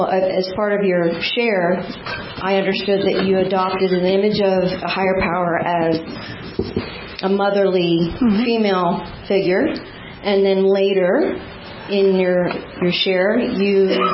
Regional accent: Galveston, Texas, United States; I'm from Galveston, Texas.

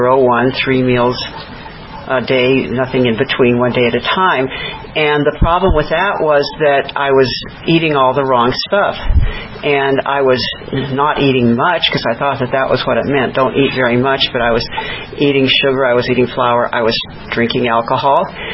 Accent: Albuquerque, New Mexico, United States; I'm from Albuquerque, New Mexico, and I've been in program for just a little over 15 years

